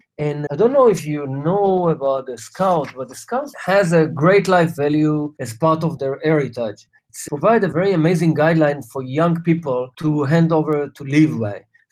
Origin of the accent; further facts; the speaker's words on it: Israel; I was born in Israel and I grew up as a kid in the 70s when Israel was kind of a relatively small country.